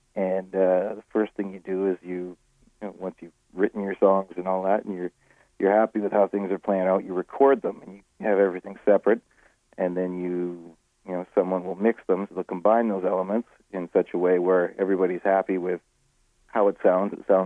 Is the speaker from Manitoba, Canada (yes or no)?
yes; Winnipeg, Manitoba, Canada; also born or lived in Vancouver, Canada; I grew up in Winnipeg. I played in bar bands around here, moved myself out to Vancouver, got into the studio scene out there